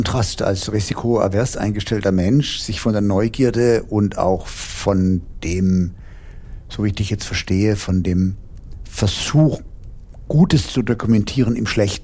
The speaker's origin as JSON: {"language": "German", "town": "Heidelberg", "region": "Baden-Württemberg", "country": "Germany", "said": "bis zurück nach Heidelberg, wo ich herstamme."}